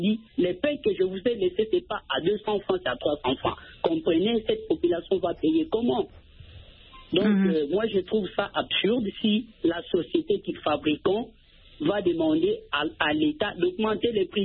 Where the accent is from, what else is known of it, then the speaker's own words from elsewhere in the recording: DR Congo; chez nous en RDC